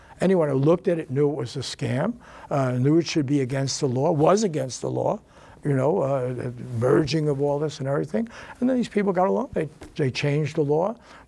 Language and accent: English; Bronx, New York, United States; that I had when we grew up in the Bronx. We went to good public schools.